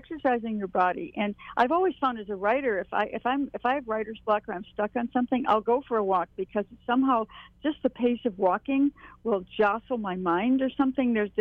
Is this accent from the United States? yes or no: yes; Hawaii, United States; I grew up in Hawaii